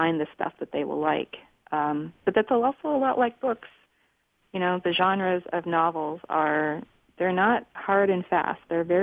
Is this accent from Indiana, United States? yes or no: yes; Indiana, United States; moved away as an adult; I grew up in Indiana. I lived in Indiana until I was almost 30, actually.